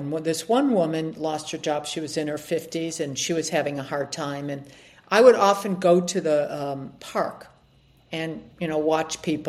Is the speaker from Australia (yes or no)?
no; Cleveland, Ohio, United States; also born or lived in New York, United States; I grew up in Ohio in a suburb in Cleveland.